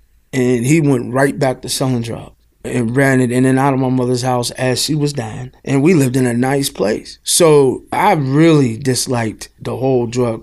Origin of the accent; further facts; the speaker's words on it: Pittsburgh, Pennsylvania, United States; I grew up in Omega Park, which is in East Liberty. And at that time, it was the hot spot for drugs.